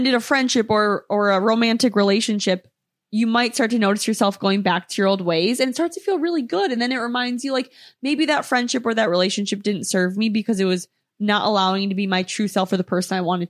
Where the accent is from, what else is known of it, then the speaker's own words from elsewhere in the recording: Minnesota, United States; Like when I was growing up in Minnesota, the people I was dating were also from Minnesota.